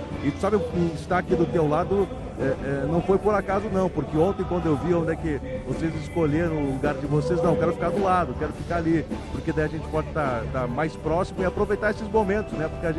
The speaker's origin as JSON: {"language": "Portuguese", "town": "Horizontina", "region": "Rio Grande do Sul", "country": "Brazil", "tie": "born there", "said": "eu nasci em Horizontina, mas conheci e vivi em Severi. E depois que eu provei lá da água do Fortaleza, eu passei a ser um severiense, né?"}